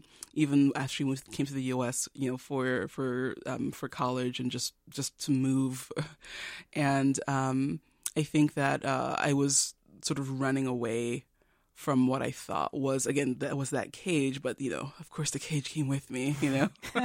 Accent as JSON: {"language": "English", "country": "Nigeria", "moved": "yes", "said": "Because when I first moved to Louisiana, and this when we came from Nigeria, you know, it was a culture shock for me."}